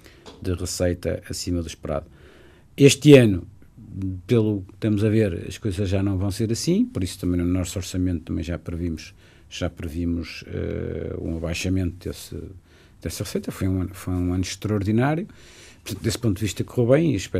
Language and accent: Portuguese; Norte, Portugal; Minho, minha terra.